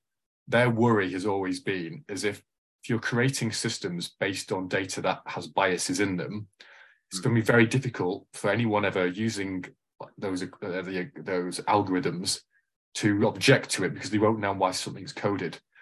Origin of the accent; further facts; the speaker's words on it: Manchester, North West England, United Kingdom; I'm from Manchester.